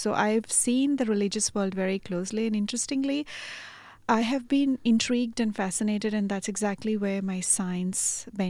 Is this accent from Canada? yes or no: no; India; also born or lived in Gujarat / Maharashtra; So I was born in Gujarat, and I was only 13 days old when we moved actually from Gujarat state to Maharashtra state. So I've had an opportunity to sort of go around and live around India.